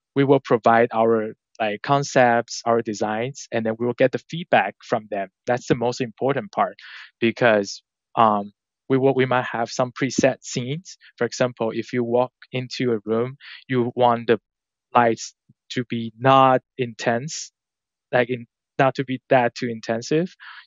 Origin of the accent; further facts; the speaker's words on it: Taiwan; English is a second language; moved away as an adult; now in New York City, United States; because I'm originally from Taiwan and I moved to New York City like almost 8 years ago